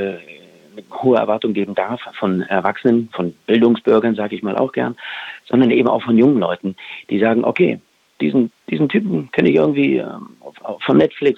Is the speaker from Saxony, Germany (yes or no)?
yes; Bautzen, Saxony, Germany; Ich bin selber Sachse, stamme aus Bautzen in der Nähe von Dresden.